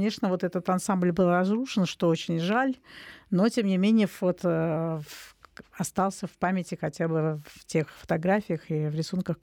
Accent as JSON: {"language": "Russian", "region": "Saint Petersburg", "country": "Russia", "said": "как истинные петербуржцы"}